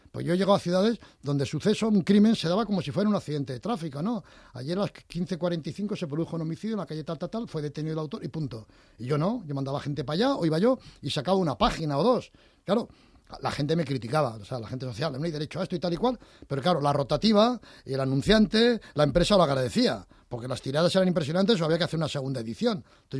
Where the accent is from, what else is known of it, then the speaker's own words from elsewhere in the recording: Pamplona, Navarre, Spain; Yo soy de Pamplona.